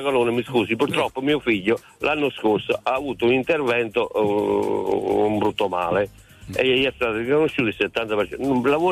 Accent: Naples, Campania, Italy; now in Mantua, Italy; Io chiamo da Mantova, sono originario di Napoli e vivo a Mantova da 20 anni.

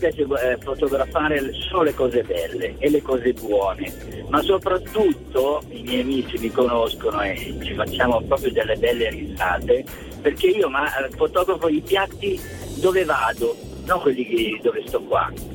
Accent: Campania, Italy; accent: mixed Campanian; Anche perché il mio accento è misto col campano, perché sono misto campano, quindi.

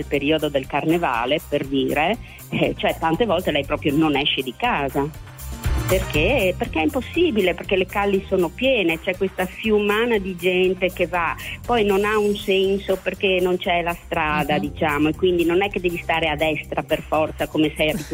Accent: Venice, Veneto, Italy; now in Udine, Italy; io abito a Udine, ma sono una veneziana.

